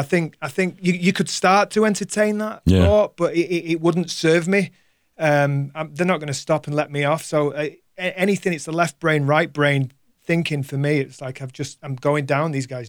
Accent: Manchester, North West England, United Kingdom; I born and raised in Manchester.

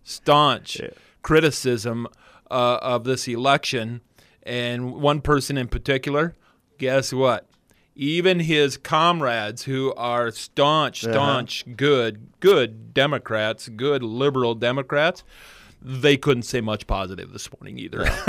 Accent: South Dakota, United States; Here in my home state of South Dakota

